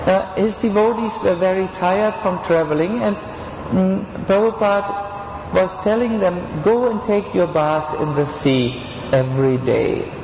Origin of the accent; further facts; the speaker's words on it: Germany; English is a second language; I'm coming from Germany.